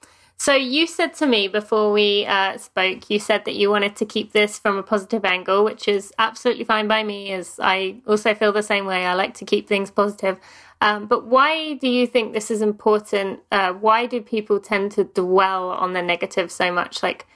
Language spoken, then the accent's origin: English; England, United Kingdom; now in United States; I'm obviously from England, but I do live in the US.